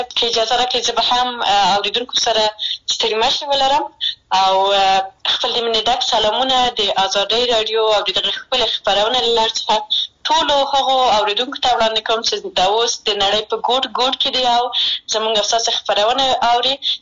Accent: Maidan Wardak, Afghanistan; زه د میدان وردګ ولایت څخه یم

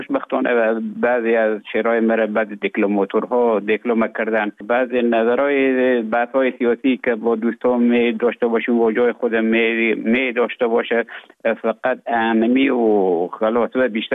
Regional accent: Afghanistan; moved away as an adult; also born or lived in Russia; now in Finland; من در افغانستان بودم. بعد از ای که از افغانستان طالبو آمدن به اوج گذارم و کمک مشکل بود و آمدم به طرف های روسیه و از روسیه آمدم به ایجه بفنلان.

